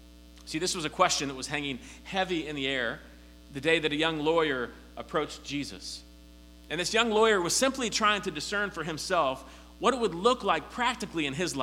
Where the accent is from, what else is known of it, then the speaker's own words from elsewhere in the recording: Pittsburgh, Pennsylvania, United States; but I'm from Pittsburgh, a little bit closer to the city there, just north.